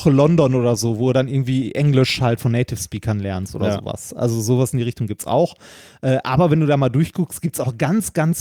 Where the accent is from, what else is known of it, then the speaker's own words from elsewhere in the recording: North Rhine-Westphalia, Germany; ich komme aus dem Ruhrgebiet, ich mache keine Ausspracheübungen. Ich habe das akzeptiert, dass es halt scheiße klingt.